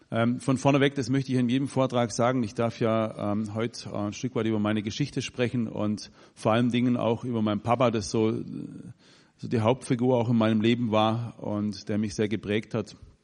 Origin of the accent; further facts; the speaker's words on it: Baden-Württemberg, Germany; Und dieser Ort, wo ich herkomme, war vor 150 Jahren der ärmste Ort in Württemberg. In diesem ärmsten Ort waren wir mit die Ärmsten. Also vor euch steht der Super-GAU an württembergischer Armut.